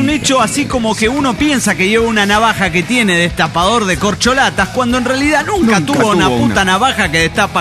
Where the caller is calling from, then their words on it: Chetumal, Quintana Roo, Mexico; de Chetumal, Quintana Roo.